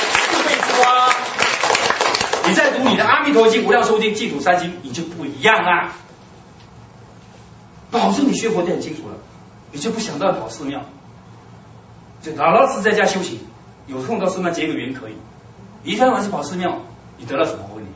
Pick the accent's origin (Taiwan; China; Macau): Taiwan; 我们来自台湾，我们非常的希望台湾是一个福地啊